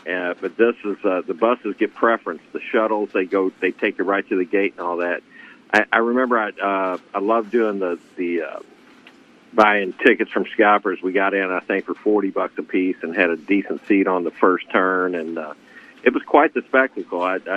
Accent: Indianapolis, Indiana, United States; Yeah, growing up in Indianapolis, there was no bigger name than A.J. Foyt.

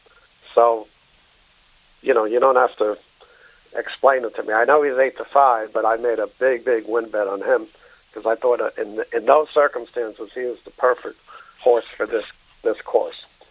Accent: New York City, New York, United States; When I was living in New York City, when I grew up in New York City, you'd wait for a day where it rained to go to Aqueduct

